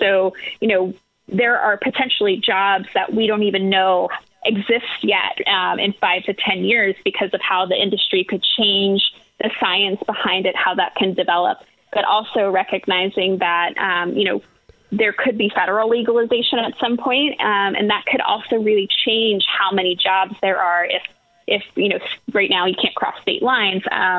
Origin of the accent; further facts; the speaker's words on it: New York, United States; I can speak to New York much better, obviously, because that's my home state.